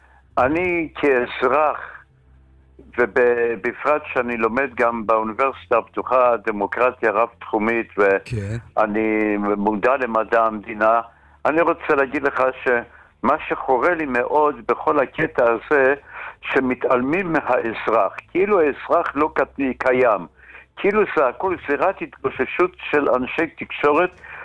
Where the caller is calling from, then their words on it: Haifa, Haifa District, Israel; שלום, אני מחיפה, אני כן.